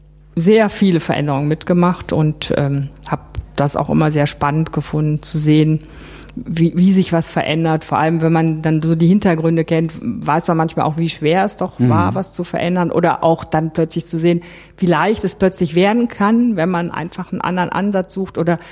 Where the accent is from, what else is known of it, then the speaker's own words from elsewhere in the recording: Bonn, North Rhine-Westphalia, Germany; ich hatte in Bonn studiert, ich war aus Bonn